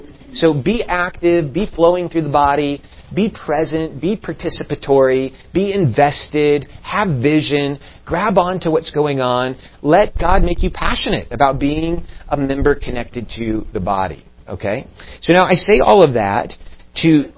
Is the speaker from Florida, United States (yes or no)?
no; Iowa, United States; And because I grew up in Iowa and it was the only sports that were around us